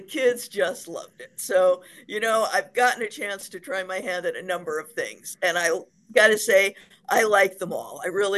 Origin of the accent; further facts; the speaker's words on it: Hoboken, New Jersey, United States; I grew up in Hoboken, and I've always loved libraries since I was little.